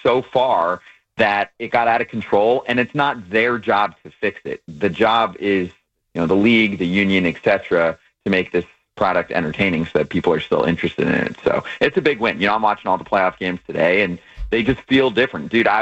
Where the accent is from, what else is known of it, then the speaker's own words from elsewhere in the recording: New Jersey, United States; I'm from Jersey with most of my immediate and extended family as Mets fans.